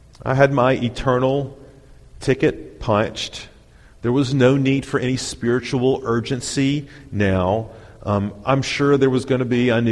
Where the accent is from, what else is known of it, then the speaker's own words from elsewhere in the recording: Chattanooga, Tennessee, United States; now in Florida, United States; you know that I come from the land of the three-fingered people in the mountains of Tennessee. Okay, I grew up in Chattanooga.